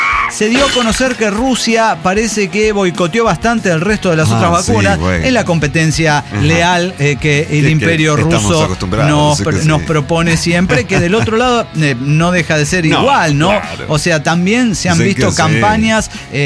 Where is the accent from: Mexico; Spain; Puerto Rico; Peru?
Puerto Rico; Yo viví mi niñez y adolescencia temprana en Puerto Rico, bajo la sombra de … su apogeo.